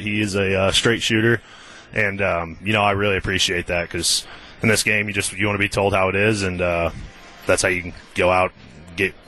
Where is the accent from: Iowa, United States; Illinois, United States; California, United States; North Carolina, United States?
Illinois, United States; with me growing up in very southern